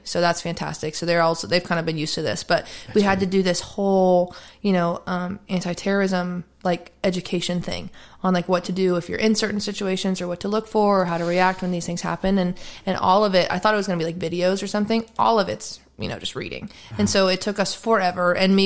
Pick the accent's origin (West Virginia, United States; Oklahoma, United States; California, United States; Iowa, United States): Oklahoma, United States; I'm from Oklahoma, you know, and so grew up with a lot of our education being about the Oklahoma City bombing in 95. And I was born in 96